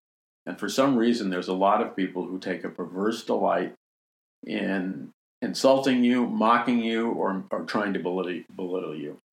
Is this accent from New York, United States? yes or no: yes; Queens, New York, United States; I grew up in Jackson Heights, Queens, and Trump grew up in Queens also, where you speak a tough guy language.